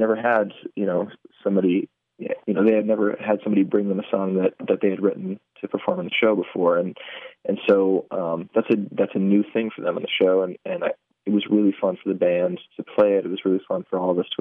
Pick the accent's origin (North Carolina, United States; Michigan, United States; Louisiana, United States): Michigan, United States; Detroit; also born or lived in Lansing; It's a song that was inspired by growing up in Detroit and living in Lansing for so long.